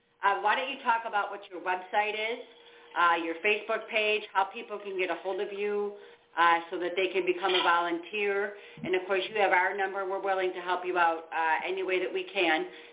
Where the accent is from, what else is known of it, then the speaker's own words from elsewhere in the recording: New York, United States; anytime you say, oh, you know, I'm from New York, people automatically think you're from New York City. You know, I'd be like, nope, I'm like 10 hours from there.